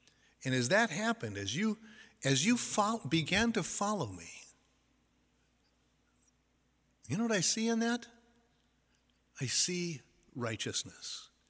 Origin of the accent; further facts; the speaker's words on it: Ireland; Even though I'm not Jewish by my background, hey, I'm Irish.